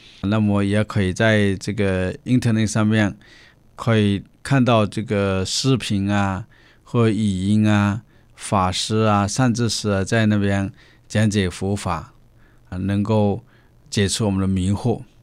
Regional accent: China; 我们中国人呢是最幸运的，佛教诞生印度，发展于中国

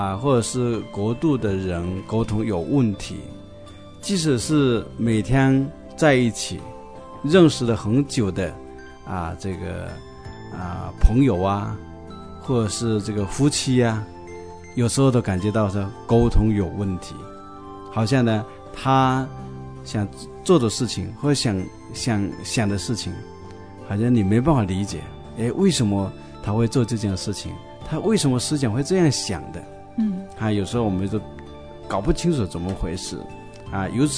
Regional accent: China; 这是我们中国人的习惯嘛为了关心你见到面的你吃饭了没有

